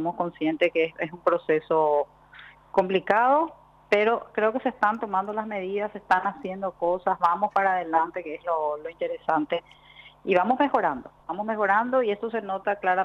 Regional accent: Paraguay; Esa es nuestra misión como paraguayos.

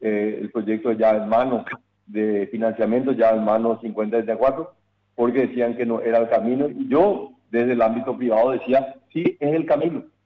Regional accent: Paraguay; Así que yo, como paraguayo, poder validar esto

